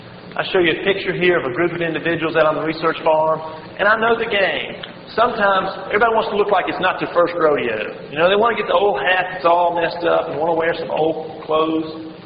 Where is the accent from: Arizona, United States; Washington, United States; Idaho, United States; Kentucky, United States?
Kentucky, United States